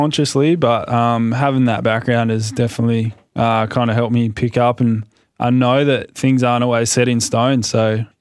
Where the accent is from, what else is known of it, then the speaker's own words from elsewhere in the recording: Australia; I'm from Australia.